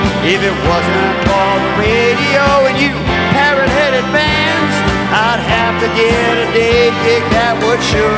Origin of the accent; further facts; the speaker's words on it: Alabama, United States; because I grew up on Mobile Bay, which is kind of, it's a peewee bay compared to Chesapeake Bay